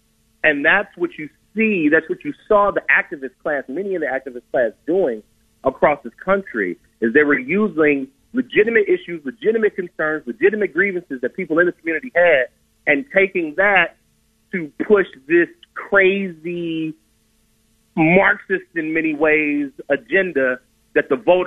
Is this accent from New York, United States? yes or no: no; Ohio, United States; And I'm from the inner city. I'm from South Collinwood. So I understand. I grew up I was born in the 80s, grew up in the 90s.